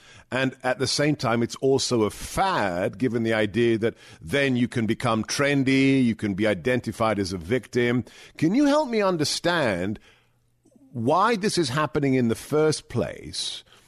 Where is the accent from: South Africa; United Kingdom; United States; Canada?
United Kingdom; England; when I was growing up in England, the thing in the 80s that we heard about all the time